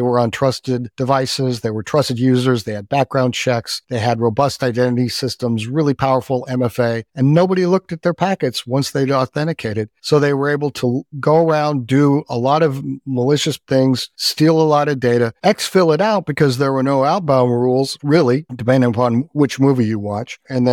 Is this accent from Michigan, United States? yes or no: no; Texas, United States; I'm from Texas. I get to go wherever I want.